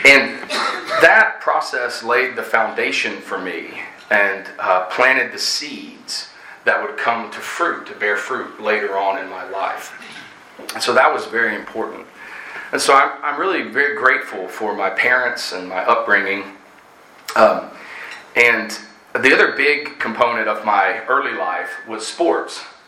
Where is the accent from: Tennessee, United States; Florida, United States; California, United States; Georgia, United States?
Tennessee, United States; Chattanooga; So, like Tom said, I grew up here in Chattanooga. I was really blessed, and I'm really grateful for my upbringing.